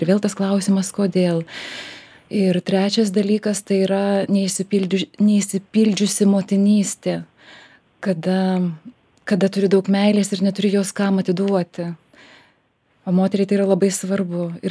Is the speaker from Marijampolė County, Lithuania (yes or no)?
yes; Marijampolė, Marijampolė County, Lithuania; Ne, aš iš Marijampolės